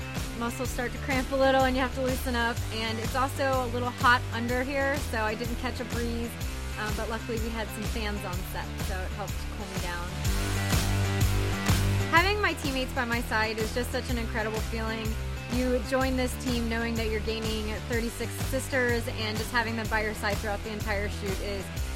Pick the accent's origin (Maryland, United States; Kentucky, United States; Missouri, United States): Maryland, United States; Huntingtown; I am from Huntingtown, Maryland